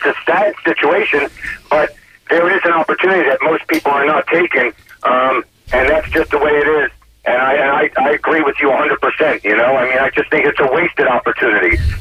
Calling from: Tampa, Florida, United States; I'm in Tampa.

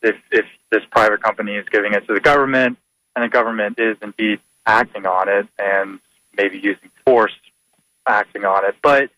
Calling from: Lakeland, Florida, United States; Hi, this is … from Lakeland.

